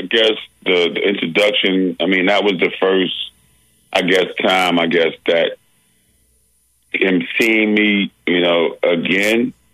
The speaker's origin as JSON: {"language": "English", "region": "New York", "country": "United States", "tie": "born or raised there", "said": "Yes, it was, you know, growing up in New York, the Catholic school was one of the hardest divisions and one of the top divisions in the country, you know."}